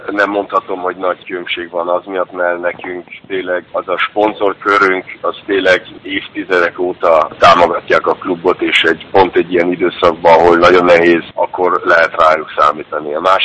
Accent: Kiel, Schleswig-Holstein, Germany; Most aktuális ponton én nagyon elégedett vagyok itt Kielben. Én itt nőttem fel

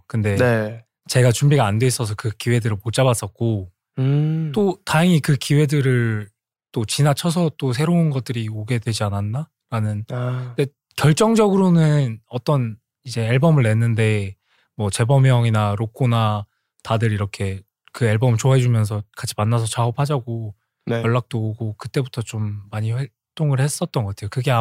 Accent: Busan, South Korea; now in Seoul, South Korea; 서울로 처음 올라왔고 제가 부산 출신이거든요.

